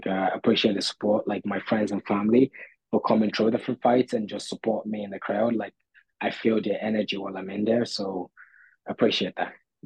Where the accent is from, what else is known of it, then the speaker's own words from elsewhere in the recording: Nigeria; born there; also born or lived in Ireland; But like, I am Nigerian born, and like Irish as well.